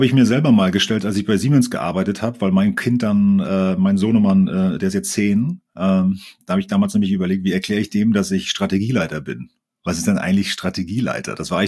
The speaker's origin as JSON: {"language": "German", "town": "Rügen", "region": "Mecklenburg-Vorpommern", "country": "Germany", "tie": "born or raised there", "said": "ich bin original Rüganer, 79 geboren, schon lange her, hab das auch aus heutiger Sicht, guckt man ja mal zurück, und auch super genossen, da auf der Ostseeinsel groß zu werden"}